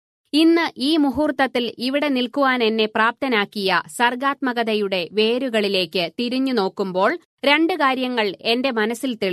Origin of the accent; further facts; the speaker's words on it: Koothuparamba, Kerala, India; ഞാൻ ജനിച്ചു വളർന്നത് പഴയ ബ്രിട്ടീഷ് മലബാറിലെ കൂത്തുപറമ്പ് എന്ന ചെറുപട്ടണത്തിലാണ്.